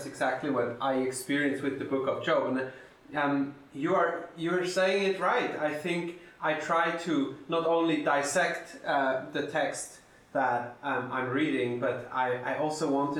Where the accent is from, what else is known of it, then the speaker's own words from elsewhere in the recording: Bern, Switzerland; I'm from Switzerland. Mm. I grew up in the capital of Switzerland, right underneath the Parliament building, and so I'm from the heart of Switzerland